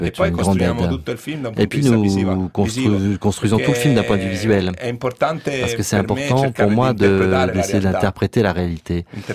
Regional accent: Italy; surtout parce que je suis italien en fait, je vis en Italie

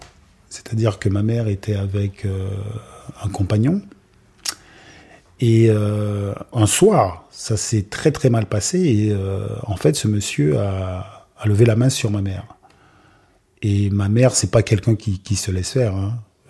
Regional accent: Anse-Bertrand, Guadeloupe, France; Parce que moi, je viens d'Anse-Bertrand. Il n'y a pas des pylônes électriques aussi grands comme ça.

